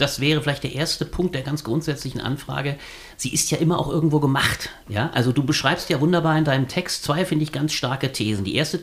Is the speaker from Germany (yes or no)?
yes; West Germany, Germany; als Wessi, du hast es ja vorhin so schön dargestellt, Karin, klassischer Wessi, wo ich mal dazu sagen würde, ich finde das ganz witzig, meine Familie ist eigentlich aus Schlesien.